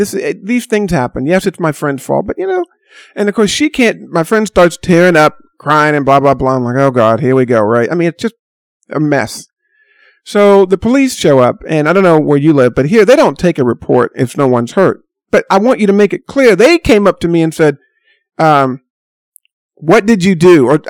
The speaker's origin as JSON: {"language": "English", "region": "the South", "country": "United States", "tie": "born or raised there", "said": "And I grew up in the South, so I know what, real racism is."}